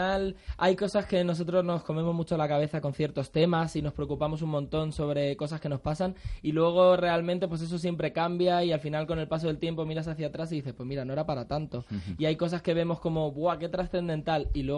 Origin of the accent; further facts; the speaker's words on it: Alicante, Valencian Community, Spain; moved away as an adult; Yo al final salí de Alicante a los 19 años y era la primera vez que yo salía prácticamente de Alicante.